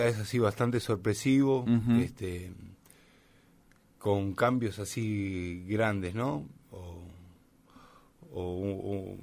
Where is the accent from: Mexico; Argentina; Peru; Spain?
Argentina; Dolores, Buenos Aires Province; moved away as an adult; Tenía que venirme, teníamos que emigrar de Dolores, que es una ciudad chica, teníamos que emigrar a un lugar grande